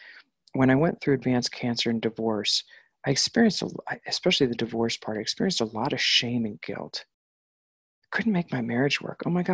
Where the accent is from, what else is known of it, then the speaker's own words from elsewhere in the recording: New York, United States; I grew up on Long Island and I used to say the F-bomb as an adjective, verb and noun.